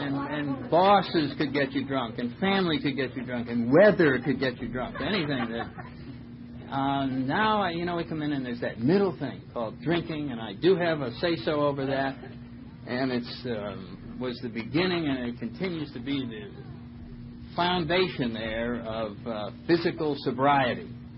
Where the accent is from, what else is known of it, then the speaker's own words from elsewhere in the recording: Connecticut, United States; I come from Connecticut, little town right outside of New Haven is my little hometown. Brought up in the New England tradition of never admitting that you have a problem